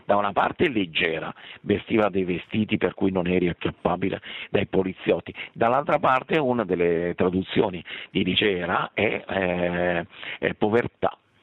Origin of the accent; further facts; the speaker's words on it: Milan, Lombardy, Italy; per me che vengo da Milano è curioso andare a Bellinzona perché a Bellinzona si parla quasi il milanese